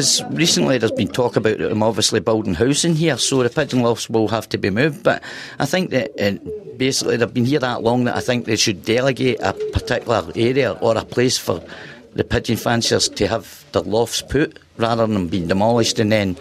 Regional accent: Glasgow, Scotland, United Kingdom; Yeah, I was actually born in the East End. I was born in Parkhead, and I've stayed here most of my life.

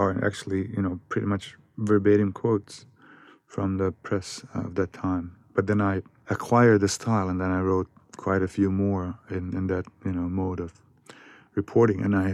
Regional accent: Sarajevo, Federation of Bosnia and Herzegovina, Bosnia & Herzegovina; And Sarajevo, it is my hometown, you know, but when I go there, I have a tenuous relationship with it as home.

